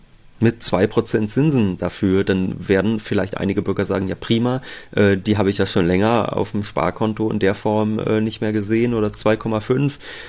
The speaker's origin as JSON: {"language": "German", "country": "Germany", "said": "Also das ist ja einfach jetzt so als ein Deutscher, der sich noch ein bisschen in Geschichte auskennt"}